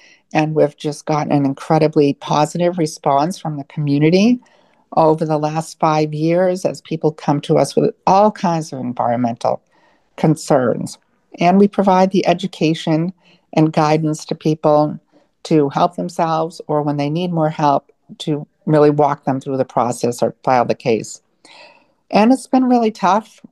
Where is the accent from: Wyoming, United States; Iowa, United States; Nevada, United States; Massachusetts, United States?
Massachusetts, United States; Plymouth; So I grew up in Plymouth, Massachusetts, and I always loved the Pine Barrens and being outside in nature.